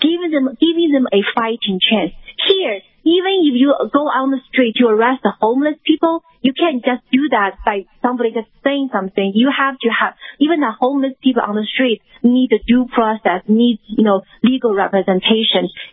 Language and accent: English; China; now in United States; You know, I came from China. You know, I came from authoritarian regime. So I know that in China, there's somebody in the power can arrest you.